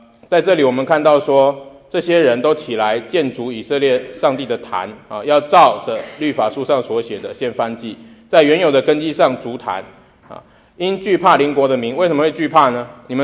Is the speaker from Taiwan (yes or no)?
yes; Taiwan; moved away; 我老家在台湾好了啊，我已经很久没回去了啊，那我出国已经25年了。